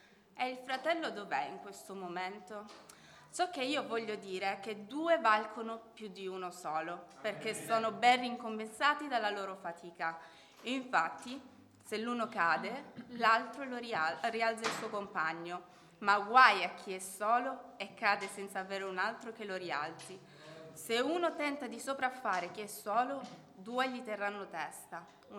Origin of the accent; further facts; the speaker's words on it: Calabria, Italy; vengo dalla Calabria. Ho 33 anni